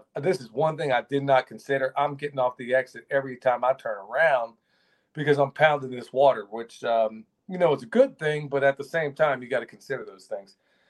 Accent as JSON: {"language": "English", "region": "Oklahoma", "country": "United States", "tie": "born or raised there", "said": "growing up in Oklahoma, and I'm probably going to offend some Okies out there."}